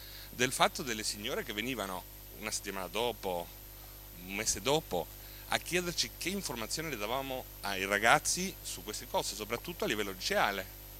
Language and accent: Italian; Argentina; Italian is a second language; Io vengo dall'Argentina, dove la malattia è stata trattata come la peste rossa.